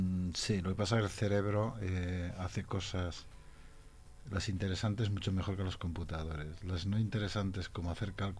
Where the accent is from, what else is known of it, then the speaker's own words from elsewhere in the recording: Zaragoza, Aragon, Spain; moved away as an adult; Y me fui a Madrid, de Zaragoza. En aquella época, porque soy de una familia muy humilde